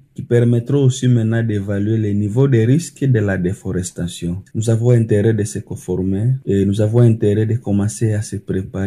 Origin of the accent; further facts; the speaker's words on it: DR Congo; chez les producteurs réunis dans des différentes coopératives chez nous en RDC